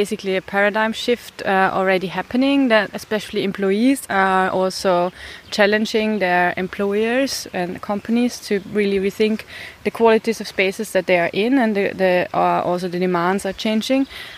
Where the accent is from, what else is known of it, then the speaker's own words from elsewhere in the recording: Austria; English is a second language; I'm from Austria